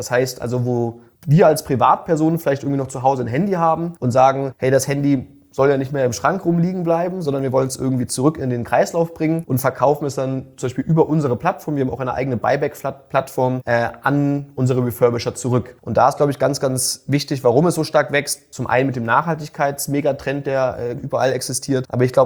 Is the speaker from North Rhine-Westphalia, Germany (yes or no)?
no; Hamburg, Germany; Ja, also ich bin Deutscher, ursprünglich aus Hamburg.